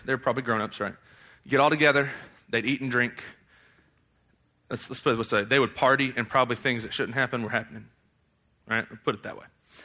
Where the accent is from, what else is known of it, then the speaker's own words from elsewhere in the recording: Tennessee, United States; I don't say us like a theologian. Forget that. I'm from Tennessee. It's is.